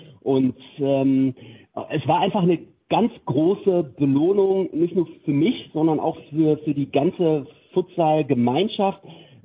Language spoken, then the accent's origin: German; Bocholt, North Rhine-Westphalia, Germany; wenn ich hier an Bocholt denke, meine Heimatstadt